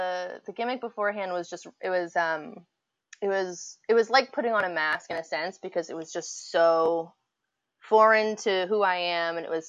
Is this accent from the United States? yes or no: yes; New Jersey, United States; I don't know where I'm from, because I grew up in New Jersey.